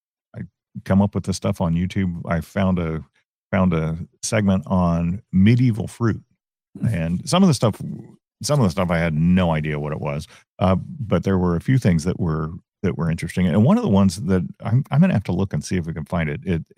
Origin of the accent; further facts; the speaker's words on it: Bay Park, California, United States; When I was growing up in Bay Park, our next door neighbor, he had two huge loquat trees in his backyard.